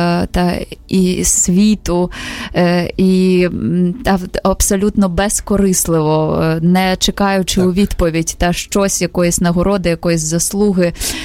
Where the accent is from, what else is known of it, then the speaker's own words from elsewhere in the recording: Zaporizhzhia, Zaporizhzhia Oblast, Ukraine; born there; Запоріжжя, це моє рідне місто, де я народилася